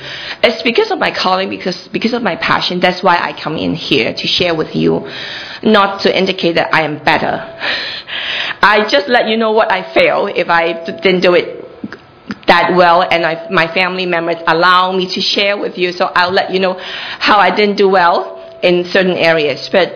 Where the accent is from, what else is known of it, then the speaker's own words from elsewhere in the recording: Hong Kong; I came from Hong Kong. I grew up in Hong Kong. I was educated in Hong Kong. I just went to the UK for like 2 years of master degree.